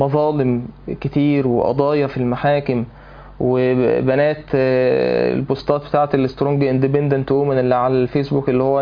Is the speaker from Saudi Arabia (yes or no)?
no; Egypt